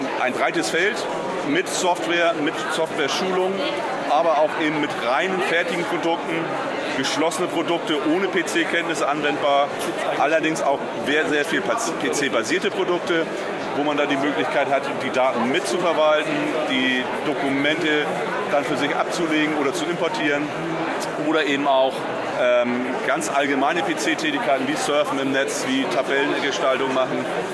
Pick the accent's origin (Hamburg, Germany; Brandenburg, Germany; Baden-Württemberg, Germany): Hamburg, Germany; born there; Meine Stimme klingt nordisch, ja. Okay. Ich bin aber kein Schwede, gebürtig aus dem Raum Hamburg.